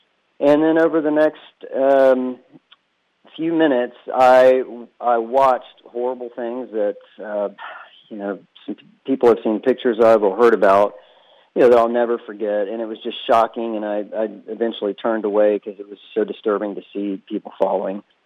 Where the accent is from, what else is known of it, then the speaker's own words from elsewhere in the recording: Shreveport, Louisiana, United States; now in Dallas, United States; I'm originally from Shreveport, and I've lived in Dallas for about 26 years now.